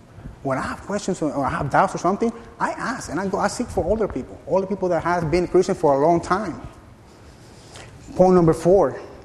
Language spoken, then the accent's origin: English; Arkansas, United States; I'm not used to this. I'm from Arkansas. We're a smaller town. Traffic is more laid back.